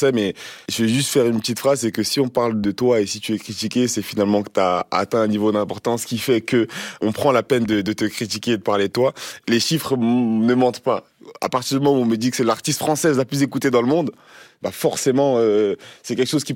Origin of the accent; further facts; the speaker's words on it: Clichy-sous-Bois, Île-de-France, France; Voilà, moi j'ai grandi à la base au Chêne Pointu, à Clichy-sous-Bois.